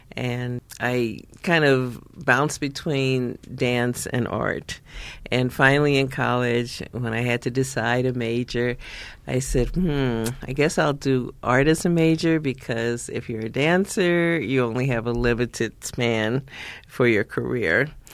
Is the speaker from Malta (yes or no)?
no; Los Angeles, California, United States; also born or lived in Chicago; I was born in Chicago, and we moved to California when I was about 5 years old. We moved to Los Angeles, and we moved to Pasadena. So we kind of bounced between Pasadena and Los Angeles, and basically Southern California.